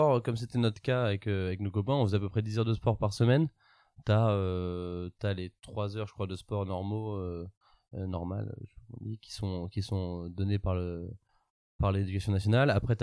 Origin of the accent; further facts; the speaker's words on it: Centre-Val de Loire, France; Nous, toute la famille vient, enfin, de côté de ma mère, on vient tous de Sologne. On se considère de Sologne. On est des cousins éloignés de … tu vois. Donc, okay. Ma famille habite vraiment dans le Loir-et-Cher.